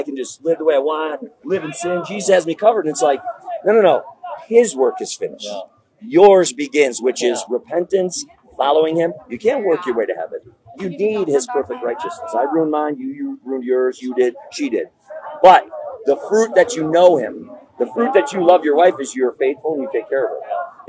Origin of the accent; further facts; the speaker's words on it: Wisconsin, United States; We are originally from Wisconsin, but now we're van dwellers. We live in our van full time, support ourselves. We travel all over.